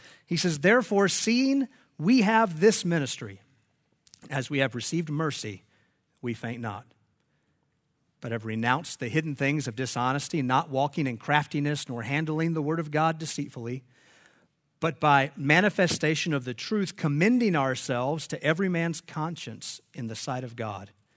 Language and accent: English; North Carolina, United States; now in Florida, United States; we're not any strangers to hurricanes here, being in Florida, and I grew up in North Carolina